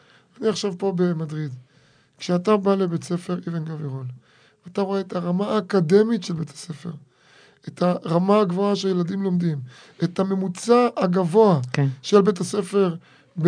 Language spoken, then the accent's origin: Hebrew; Beersheba, Southern District, Israel; אני בא מבאר שבע